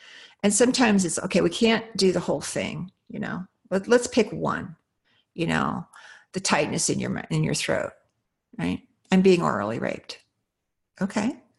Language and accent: English; United States; I'm an American